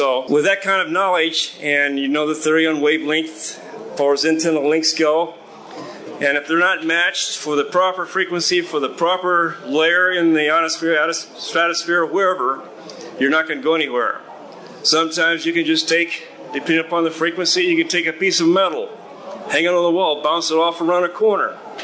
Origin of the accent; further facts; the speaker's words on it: Los Angeles, California, United States; accent: Southern California; I'm originally from California, and that's why this crazy accent, right? Southern Cal. Got my license back in 57 in high school, right out of Los Angeles, and from there up to Sacramento and the Air Force.